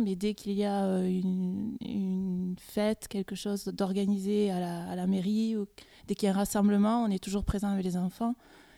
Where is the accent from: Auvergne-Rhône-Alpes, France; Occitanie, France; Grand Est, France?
Occitanie, France; moved away as an adult; also born or lived in Ireland; Je suis restée en Irlande 9 ans et le mal de pays du pays s'est fait ressentir.